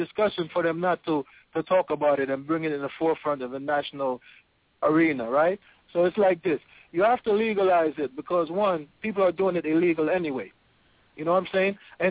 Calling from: Bronx, New York, United States; All right, I'm calling from the Bronx.

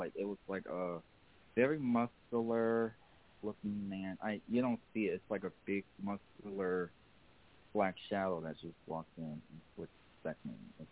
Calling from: Connecticut, United States; Oh, I'm calling from Connecticut.

